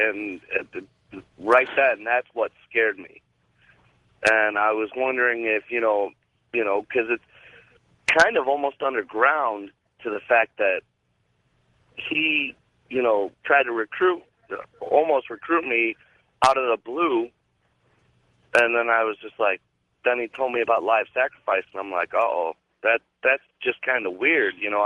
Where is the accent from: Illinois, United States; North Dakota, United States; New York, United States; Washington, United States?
Illinois, United States; Chicago; I'm from Chicago.